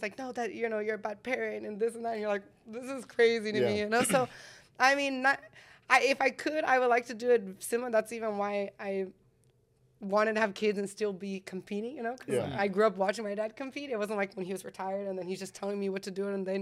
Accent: Arizona, United States; I grew up in Arizona, so Spanish and English, you know?

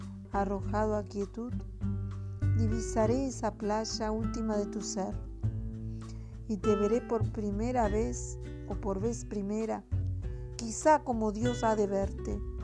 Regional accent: Caseros, Buenos Aires Province, Argentina; de Caseros, 3 de febrero, Buenos Aires, Argentina.

